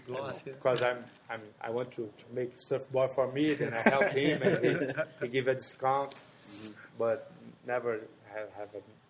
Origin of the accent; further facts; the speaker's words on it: Barra da Tijuca, Rio de Janeiro, Brazil; Yeah, it's like I grew up in Barra da Tijuca